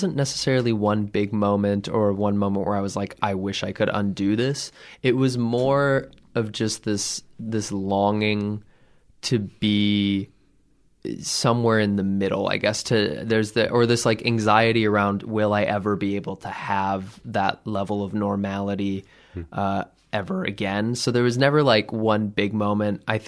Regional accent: Midwest, United States; But I grew up in a tiny town in the Midwest

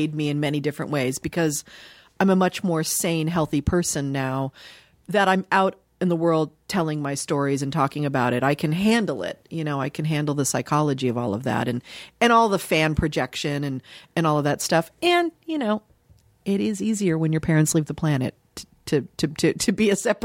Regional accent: Dayton, Ohio, United States; born there; I was born in Dayton, Ohio.

